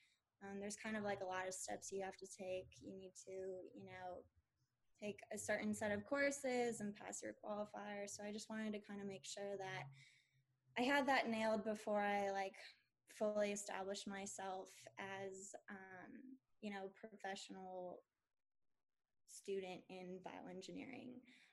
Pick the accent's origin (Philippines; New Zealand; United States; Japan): United States; Midwest; You know, I'm from the Midwest, so coming out east, it was a big deal.